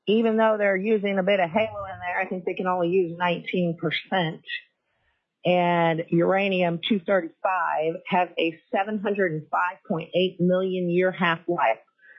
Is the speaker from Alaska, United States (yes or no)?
yes; Anchor Point, Alaska, United States; from Anchor Point.